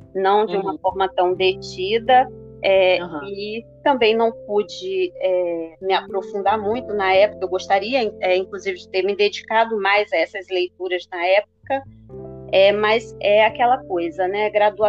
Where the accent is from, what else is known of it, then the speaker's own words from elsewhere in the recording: Rio de Janeiro, Brazil; nascido em Santa Teresa e tenha crescido na Lapa.